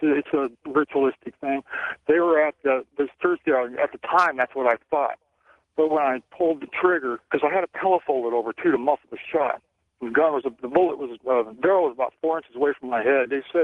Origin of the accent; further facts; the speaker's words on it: Tripoli, Tripoli District, Libya; I was raised in North Africa, Tripoli, Libya, and my family goes back a long time